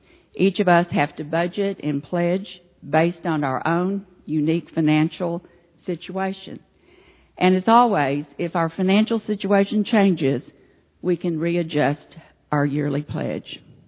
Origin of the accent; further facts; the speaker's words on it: Lovington, New Mexico, United States; I grew up in the Methodist Church in our hometown of Lovington, New Mexico.